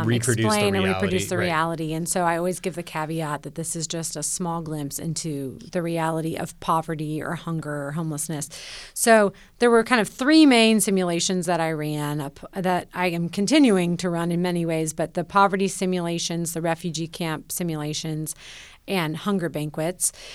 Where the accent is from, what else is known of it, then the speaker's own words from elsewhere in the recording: Nashville, Tennessee, United States; So when I moved back to Nashville, my hometown, I didn't know of a job that I was really that interested